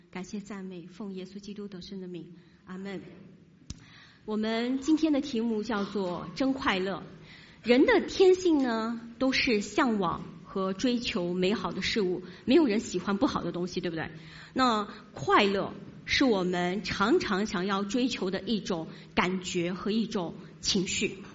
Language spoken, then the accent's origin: Chinese; Singapore